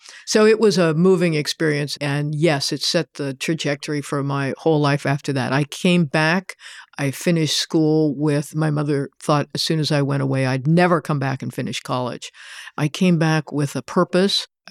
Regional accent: California, United States; I grew up in Sonoma County and had family relationships.

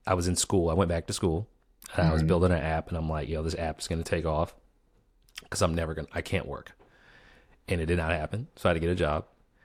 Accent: Boston, Massachusetts, United States; now in Washington, United States; For those who don't know, I grew up in Boston. I live in DC now.

